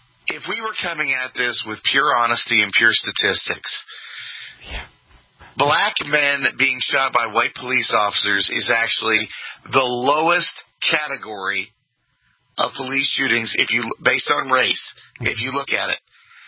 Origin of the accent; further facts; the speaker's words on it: East Coast, United States; When I was a teenager, I grew up in the East Coast.